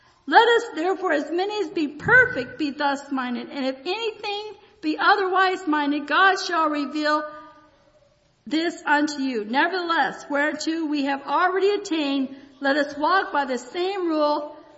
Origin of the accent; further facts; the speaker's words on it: Michigan, United States; also born or lived in Virginia; now in Oklahoma, United States; Well, I was born in Virginia, raised in Michigan, but now I'm Oklahoman. Been here longer than anywhere.